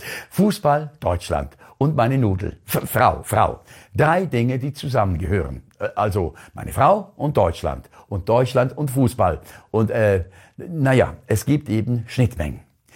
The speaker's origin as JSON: {"language": "German", "country": "Switzerland", "said": "Gänsehaut, wenn Tausende von deutschen Fans in den Stadien die Deutschlandhymne intonierten und das sogar als Schweizer."}